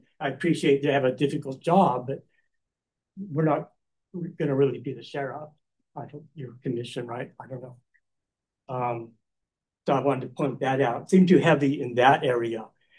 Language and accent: English; Rancho Mirage, California, United States; from Ranch Mirage.